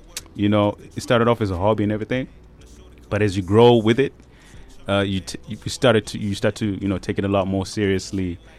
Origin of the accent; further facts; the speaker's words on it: Zimbabwe; moved away as an adult; now in Pretoria, South Africa; And I'm based in Pretoria. I'm originally from Zim.